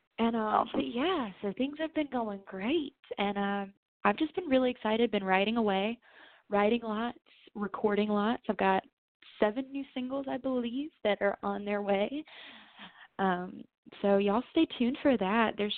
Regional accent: North Carolina, United States; that's the last show I have in my home state of North Carolina

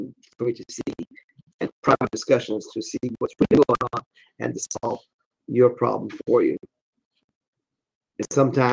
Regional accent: Iran; now in United States; I came from Iran

